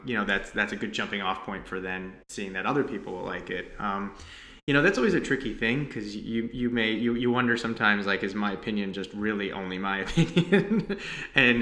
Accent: New Jersey, United States; moved away as an adult; now in Los Angeles, United States; was born and raised in New Jersey, and have lived here in Los Angeles for most of my adult life

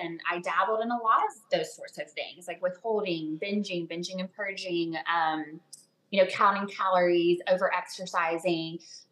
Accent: the South, United States; But that all those messages were kind of compounded and reinforced growing up in the South.

